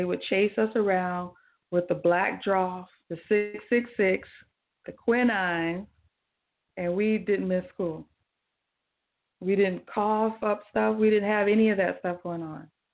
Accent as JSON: {"language": "English", "region": "the South", "country": "United States", "tie": "born or raised there", "said": "I grew up in the South."}